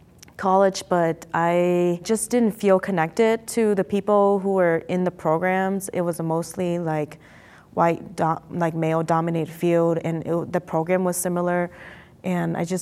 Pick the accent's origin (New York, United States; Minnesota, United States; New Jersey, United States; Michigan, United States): Minnesota, United States; Minneapolis; So I grew up mostly in North Minneapolis, and my parents are refugees from Thailand, Laos area.